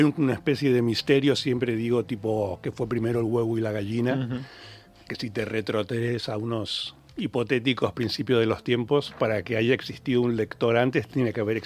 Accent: Argentina; nunca quise jugar en la selección, mucho menos ser presidente siendo argentino.

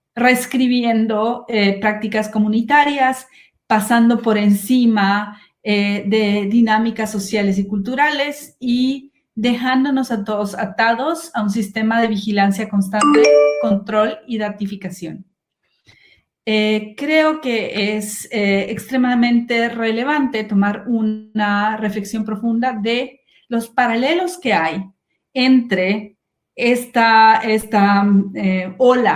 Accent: Guatemala; soy guatemalteca, soy una abogada de derechos humanos y tecnología, pero más que guatemalteca soy trotamundos

